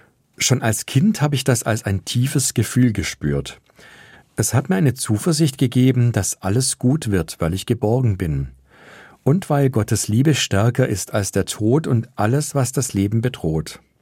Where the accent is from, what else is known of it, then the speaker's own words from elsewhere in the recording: Weingarten, Baden-Württemberg, Germany; Ein Brauch in meiner Heimatregion hat mir die Augen geöffnet. Jedes Jahr am Abend von Christi Himmelfahrt findet in Weingarten bei Ravensburg eine Lichterprozession statt.